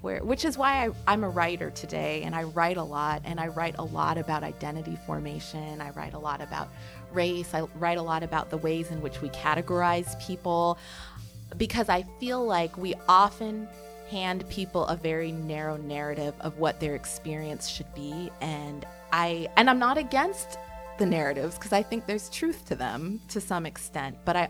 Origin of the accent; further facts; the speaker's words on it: United States; I felt like I was growing up as a minority of a minority. And so I think, in a way, as a Jamaican American, a Black Jamaican American who appeared Black, to the Black students around me, I was a Black child